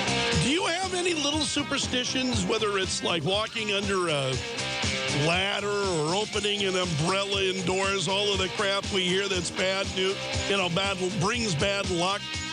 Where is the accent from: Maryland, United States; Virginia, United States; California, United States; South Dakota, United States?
South Dakota, United States; Sioux Falls; When I was a kid, I grew up just outside of Sioux Falls, and they were common.